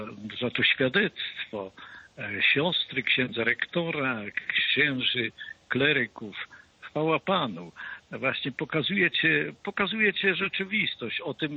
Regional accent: Olkusz, Lesser Poland, Poland; Bo to jest z moich rodzinnych stron. Jestem z Olkusza, on też niedaleko stamtąd.

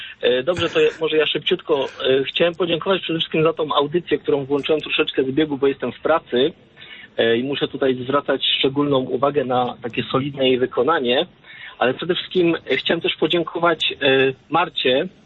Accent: Lesser Poland, Poland; ja tutaj jestem spod Krakowa

